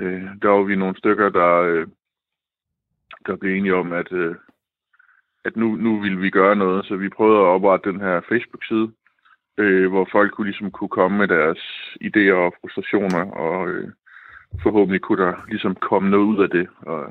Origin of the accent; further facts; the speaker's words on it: Odense, Region of Southern Denmark, Denmark; Jeg kommer fra Vollsmose